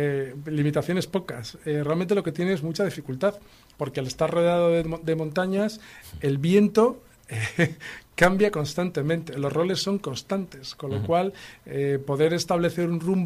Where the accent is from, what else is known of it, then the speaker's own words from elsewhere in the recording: Cantabria, Spain; como somos de Cantabria, con licencia federativa por la Federación de Cantabria